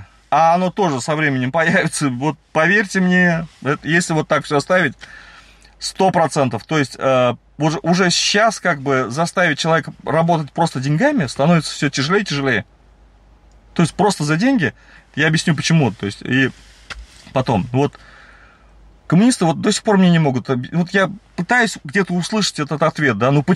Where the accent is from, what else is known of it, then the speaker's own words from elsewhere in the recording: Kazan, Tatarstan, Russia; я все детство, хотя вроде в Казани жили, там жили, сям жили